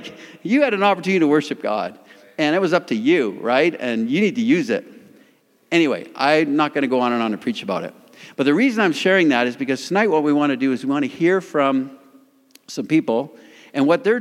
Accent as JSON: {"language": "English", "town": "Calgary", "region": "Alberta", "country": "Canada", "said": "Now, I come from Calgary, Alberta."}